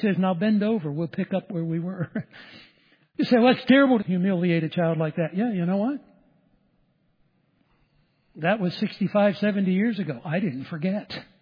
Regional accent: Pittsburgh, Pennsylvania, United States; I was raised outside of Pittsburgh.

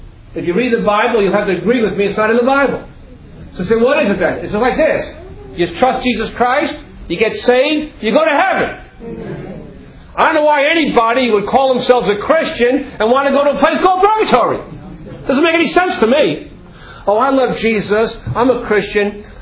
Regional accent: Queens, New York, United States; You know, I grew up in Queens, and a lot of the young people I grew up with, went to school with, they're in hell right now.

